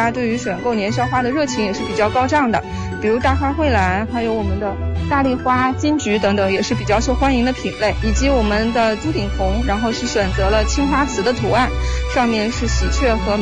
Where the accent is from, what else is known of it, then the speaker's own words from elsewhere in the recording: Zhejiang, China; 我是从浙江过来的